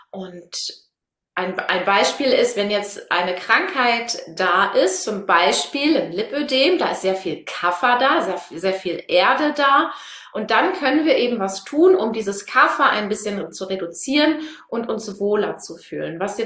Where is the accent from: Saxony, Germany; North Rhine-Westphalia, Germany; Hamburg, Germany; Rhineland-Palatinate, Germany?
North Rhine-Westphalia, Germany; Ich komme aus dem Münsterland.